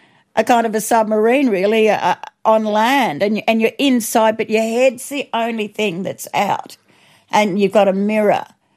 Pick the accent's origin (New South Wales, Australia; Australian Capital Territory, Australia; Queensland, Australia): New South Wales, Australia; Ivanhoe; born there; I was born in Ivanhoe in New South Wales. It's red dirt country.